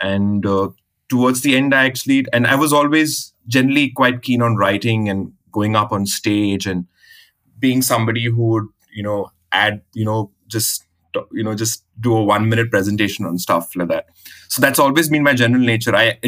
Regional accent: Ahmedabad, Gujarat, India; So I'm a person, I grew up in Ahmedabad. I did all my early schooling over there.

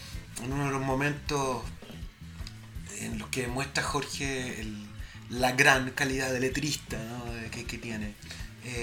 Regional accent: Chile; yo trato de cantar como chileno, como latino en mi reggae.

